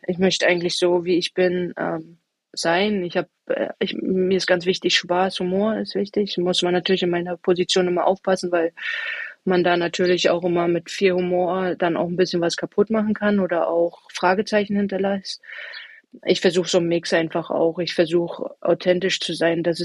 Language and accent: German; Rostock, Mecklenburg-Vorpommern, Germany; now in Potsdam, Germany; Rostock ist einfach meine Heimat. Da bin ich groß geworden. Es zieht mich dann als Küstenkind immer hier wieder her. Und Potsdam ist aber mein Zuhause.